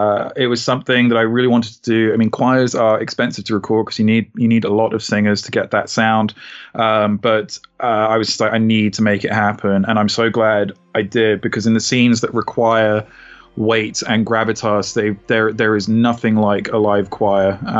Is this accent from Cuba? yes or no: no; United Kingdom; now in United States; I'm British, and I just wanted to work in my own country. Obviously, I live out here in America